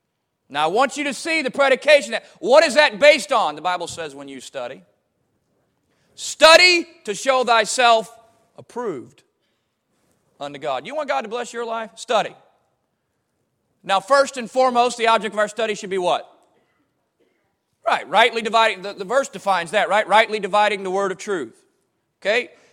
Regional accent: United States; I am saddened as an American to watch my country.

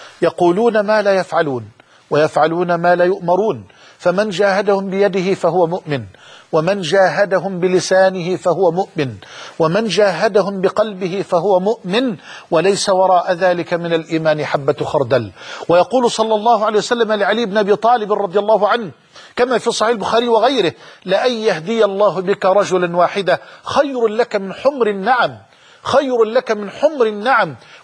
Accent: Egypt; وأسأل الله أن يحفظ بلدنا مصر من الفتن ما ظهر منها ما بطن.

